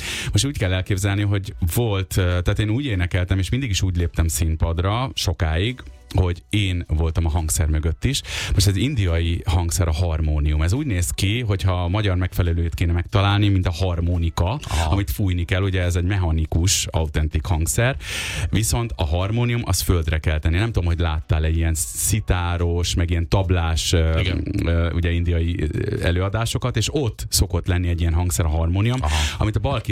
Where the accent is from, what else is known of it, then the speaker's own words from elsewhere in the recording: Hungary; hogy magyar állampolgárságot fog anyukám kérni, és így is születtünk, hogy magyarként éltünk kint.